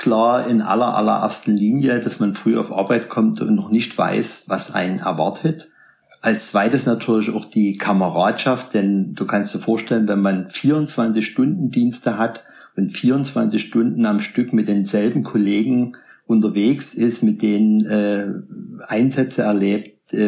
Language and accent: German; Radebeul, Saxony, Germany; Ich hatte einen besten Freund in Radebeul, wo ich groß geworden bin. Das ist ein kleiner Ort neben Dresden.